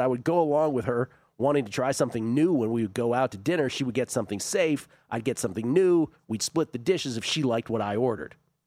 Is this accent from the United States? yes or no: no; East Midlands, United Kingdom; I'm from Nottinghamshire.